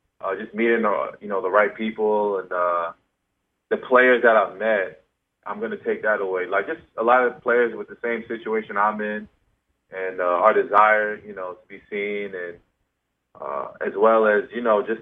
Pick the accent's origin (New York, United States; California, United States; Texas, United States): New York, United States; New York City; And just growing up in New York City, and then when you travel to other places, you realize that New York City just has something special with basketball.